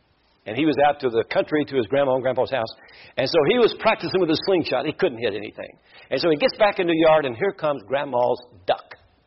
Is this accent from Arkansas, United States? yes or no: no; Kentucky, United States; I read a book. Surprising, isn't it? I'm from Kentucky and I read a book.